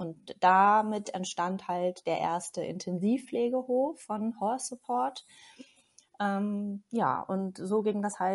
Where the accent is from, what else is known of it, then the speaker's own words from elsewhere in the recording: Hamburg, Germany; now in Föhr, Germany; Ich bin mittlerweile 39 Jahre alt und lebe seit 8 Jahren auf der Nordseeinsel Föhr. Ich komme ursprünglich aus Hamburg